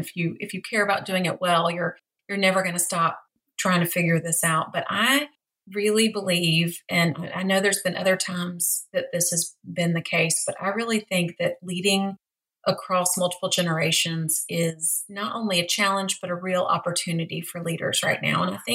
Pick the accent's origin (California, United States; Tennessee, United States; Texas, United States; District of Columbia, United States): Tennessee, United States; Memphis; I'm from Tennessee originally, from Memphis, Tennessee, and I went to the University of Arkansas in Fayetteville